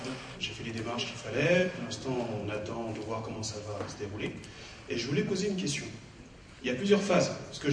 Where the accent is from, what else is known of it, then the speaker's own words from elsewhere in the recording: Île-de-France, France; Je viens de la Seine-Saint-Denis